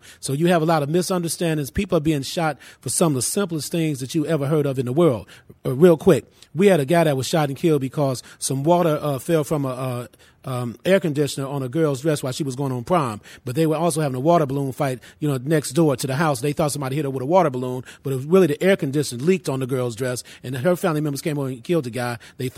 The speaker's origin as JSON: {"language": "English", "town": "Chicago", "region": "Illinois", "country": "United States", "tie": "born or raised there", "said": "And I was raised in the Henry Horner Projects on the west side of Chicago and the Avalon Park community on the south side. So gangs were all around me growing up"}